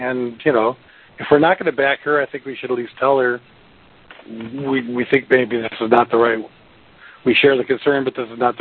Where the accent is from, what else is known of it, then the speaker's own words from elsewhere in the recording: Chicago, Illinois, United States; But you know, I mean, I'm from Chicago. I understand back room.